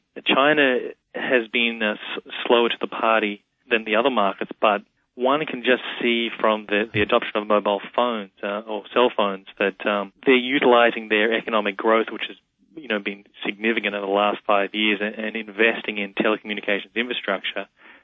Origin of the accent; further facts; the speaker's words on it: Australia; now in Paris, France; I'm an Australian working for a New York company living in Paris.